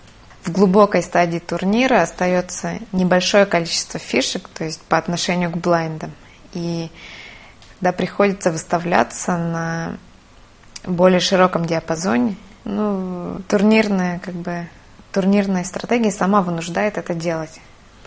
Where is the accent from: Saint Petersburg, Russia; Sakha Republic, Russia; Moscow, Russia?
Sakha Republic, Russia; Suntar; Я родом из Якутии.